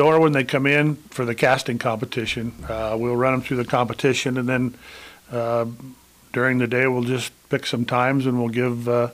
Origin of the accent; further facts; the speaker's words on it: Gothenburg, Nebraska, United States; also born or lived in Sutherland / North Platte; I was born in Sutherland, grew up in Gothenburg, went to high school in North Platte.